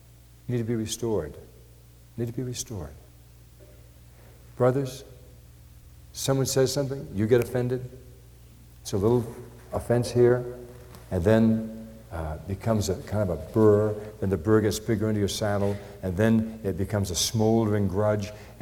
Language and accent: English; Pawtucket, Rhode Island, United States; I had a young man that I grew up with back in Pawtucket, Rhode Island.